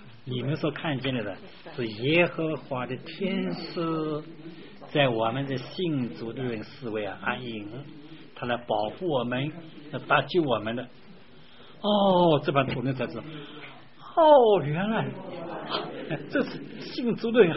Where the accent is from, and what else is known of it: China